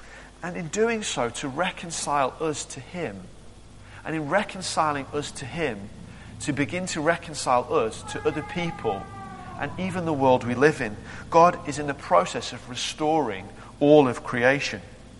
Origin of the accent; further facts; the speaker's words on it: United Kingdom; now in South Africa; one of the things I've noticed being in South Africa is that actually as British people, we're a nation of worriers.